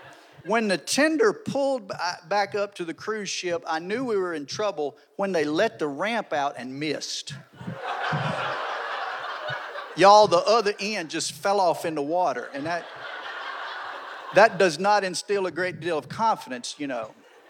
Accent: Conehatta, Mississippi, United States; Now, I'm from Conahatta, Mississippi, and we don't have no tendering going on in Conahatta.

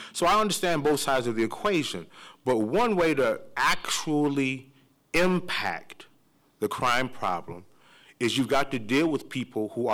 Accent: Detroit, Michigan, United States; moved away as an adult; Now, going into myself, I'm from Detroit, and I had a bad divorce.

